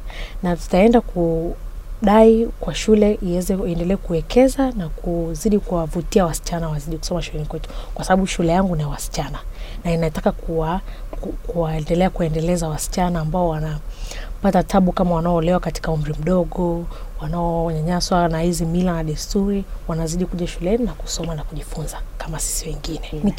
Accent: Same, Kilimanjaro, Tanzania; natokea Tanzania, Kilimanjaro, lakini mimi ni mzaliwa wa Same.

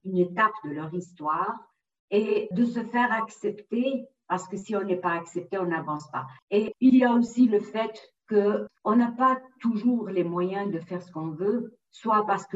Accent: Algeria; Je suis algérien

